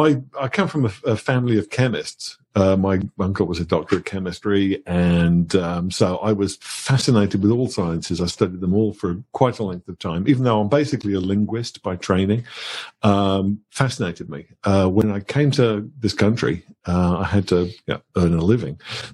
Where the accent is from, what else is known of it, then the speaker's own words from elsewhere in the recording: Birmingham, West Midlands, United Kingdom; But I grew up in England, in the middle part of England, Birmingham. And me and … we're from the same town.